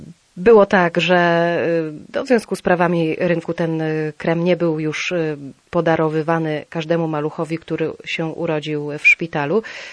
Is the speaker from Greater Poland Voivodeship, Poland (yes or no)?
no; Gdańsk, Pomeranian Voivodeship, Poland; z dzielnicą, która wiąże się z wielkim sentymentem, ponieważ na Zaspie się wychowałam i wiem już, że to rzeczywiście wiąże się z tym miejscem.